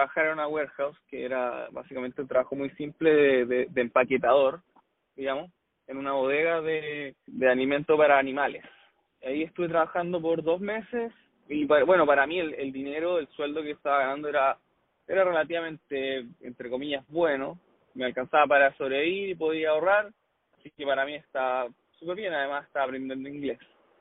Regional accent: southern Chile, Chile; now in Sydney, Australia; Yo soy de Chile, del sur de Chile, una ciudad que no es. Es más pequeña que Sydney.

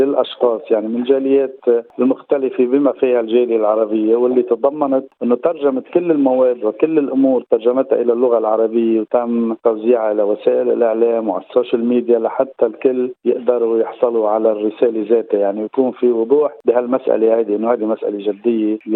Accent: Lebanon; now in Australia; ونحن كجالية لبنانية وعربية

